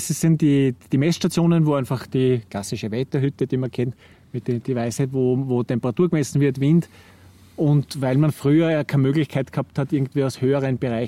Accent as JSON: {"language": "German", "town": "Stockerau", "region": "Lower Austria", "country": "Austria", "tie": "born or raised there", "said": "Ski-Expressfahrt hat das bei uns in Stockerau geheißen."}